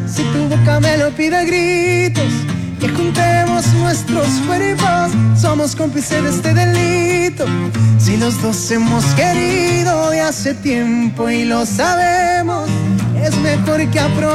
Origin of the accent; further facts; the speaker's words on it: Curicó, Maule, Chile; Yo soy de Curicó.